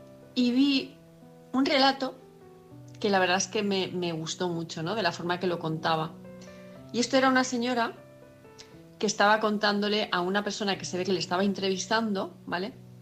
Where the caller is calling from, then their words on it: Palma, Balearic Islands, Spain; de Palma de Mallorca.